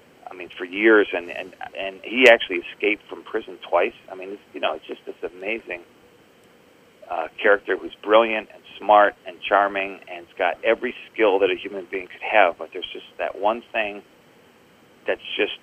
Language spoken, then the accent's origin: English; Michigan, United States; knowing the Upper Peninsula as I do, growing up in Michigan